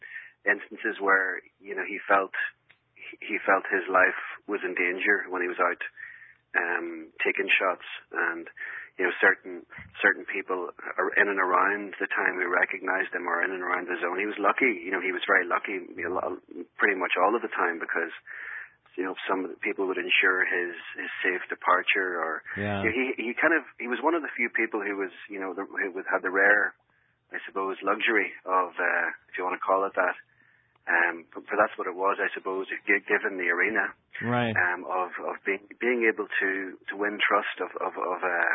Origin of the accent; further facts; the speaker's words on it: Northern Ireland, United Kingdom; growing up in Northern Ireland, you tended to look for the silver lining.